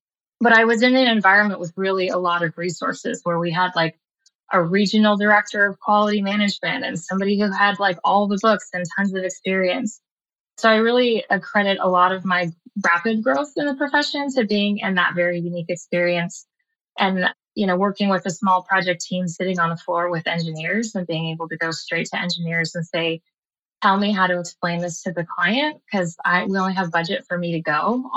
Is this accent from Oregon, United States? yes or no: yes; Eugene, Oregon, United States; I grew up in Eugene, Oregon, and the U of O has a really wonderful architecture program.